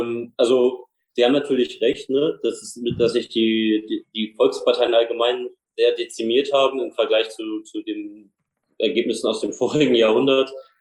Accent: Hesse, Germany; Also ich bin 28 Jahre alt, war auch lange Zeit Kreisvorsitzender der Jusos, mein Kinzig-Kreis, meiner Heimat.

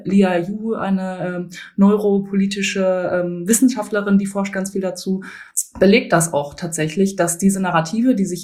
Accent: Bielefeld, North Rhine-Westphalia, Germany; Ich bin in Bielefeld aufgewachsen und habe 4 Geschwister. Meine Mutter stammt aus Japan, mein Vater stammt aus Taiwan.

